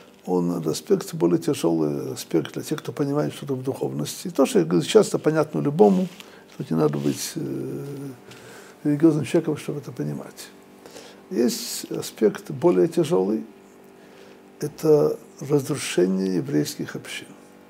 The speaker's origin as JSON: {"language": "Russian", "town": "Odesa", "region": "Odesa Oblast", "country": "Ukraine", "tie": "born or raised there", "said": "я вырос в Одессе."}